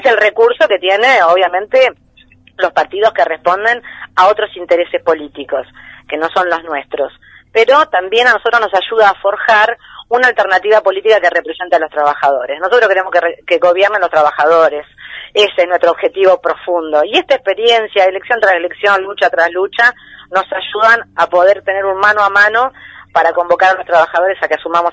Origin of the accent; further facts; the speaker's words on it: Neuquén, Argentina; Yo soy neuquina